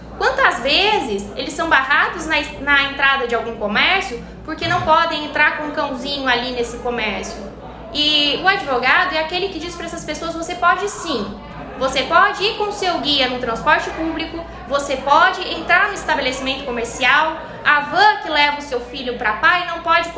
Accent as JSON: {"language": "Portuguese", "town": "Itápolis", "region": "São Paulo", "country": "Brazil", "tie": "born or raised there", "said": "eu estou imensamente feliz em dar uma palestra aqui em Itápolis, que é a minha cidade natal."}